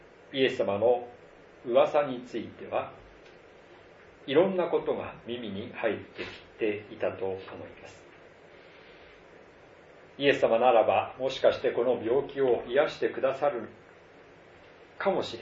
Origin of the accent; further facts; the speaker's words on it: Iwate, Japan; 私は岩手出身ですから南部藩というところにあるわけですね。